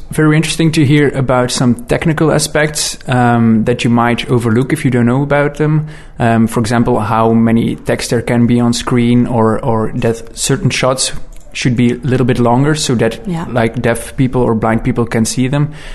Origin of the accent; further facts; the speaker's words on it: Ghent, Flanders, Belgium; English is a second language; Like, I'm from Ghent, and there's one major cinema, but also two art house cinemas.